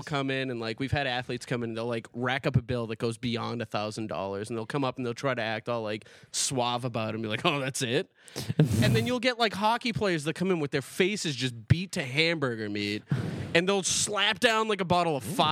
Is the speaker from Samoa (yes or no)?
no; United States; I'm from the United States. I don't know shit about